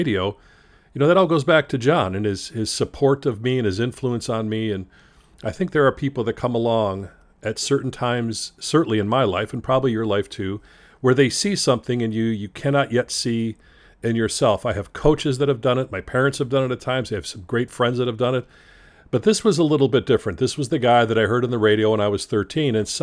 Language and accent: English; Chicago, Illinois, United States; A kid growing up in Chicago, the music was first, of course.